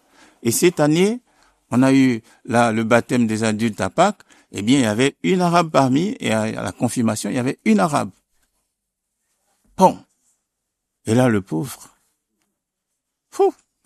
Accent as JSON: {"language": "French", "country": "Côte d’Ivoire", "lives_now": "Switzerland", "said": "Alors moi, je suis originaire de la Côte d'Ivoire. Je sais que j'ai exercé comme prêtre en Afrique."}